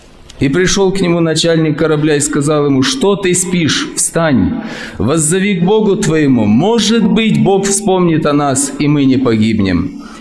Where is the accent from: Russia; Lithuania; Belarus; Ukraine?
Ukraine; я с Украины, несу служение пресвитера.